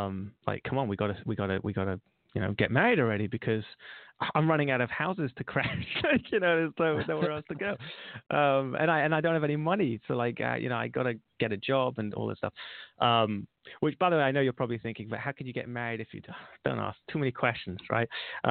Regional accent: London, United Kingdom; I got married at a young age, relatively young age, 22. I'm from London.

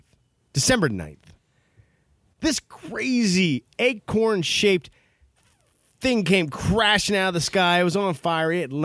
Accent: Pennsylvania, United States; And guess what? I'm from Pennsylvania, and I've never heard of it.

